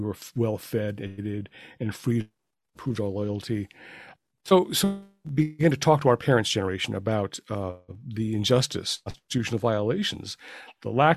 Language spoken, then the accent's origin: English; Puyallup, Washington, United States; the Puyallup Fairgrounds, where I grew up in Puyallup.